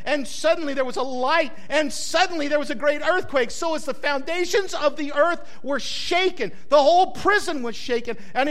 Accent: Carrizozo, New Mexico, United States; As many of y'all know, I grew up in Carrizozo, New Mexico.

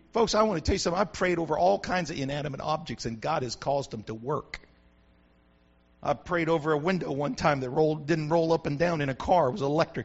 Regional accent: Carrizozo, New Mexico, United States; Remember, I'm the hick from Carrizozo. I don't have no Bible college.

